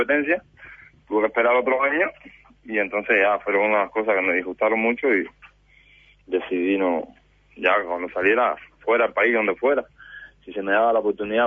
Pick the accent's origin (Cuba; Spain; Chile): Cuba; moved away as an adult; now in Uruguay; yo como atleta cubano que representaba al país en campeonatos mundiales, olímpicos, etcétera, tuve la oportunidad de conocer varios países, como dijo usted. Y la decisión de quedarme aquí en Uruguay